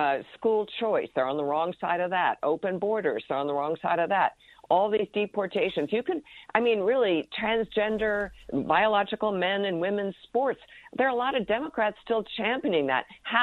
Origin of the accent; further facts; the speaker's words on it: New York City, New York, United States; it is in my hometown of New York